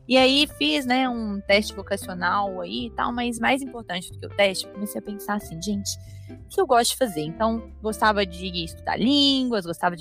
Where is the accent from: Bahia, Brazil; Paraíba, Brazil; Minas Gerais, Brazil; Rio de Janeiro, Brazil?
Minas Gerais, Brazil; Belo Horizonte; now in São Paulo, Brazil; eu tenho 26 anos, eu sou de Belo Horizonte, mas eu trabalho em São Paulo